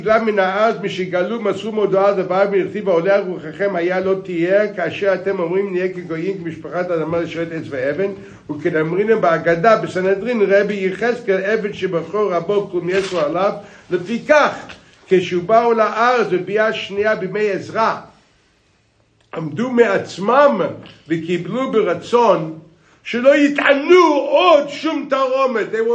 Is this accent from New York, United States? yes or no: no; Chicago, Illinois, United States; I was a little boy growing up in Chicago.